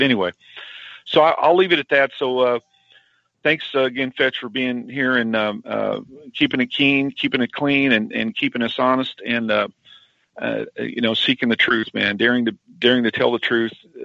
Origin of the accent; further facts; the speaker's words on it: Missouri, United States; It happens to be my home state of Missouri.